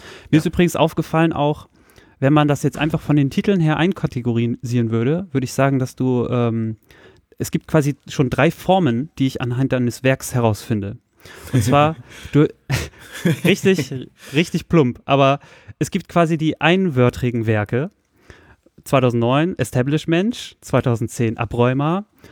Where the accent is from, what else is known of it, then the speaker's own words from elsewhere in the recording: Soltau, Lower Saxony, Germany; ich komme aus Soltau raus, kurz vor der Einfahrt zu Wolterdingen.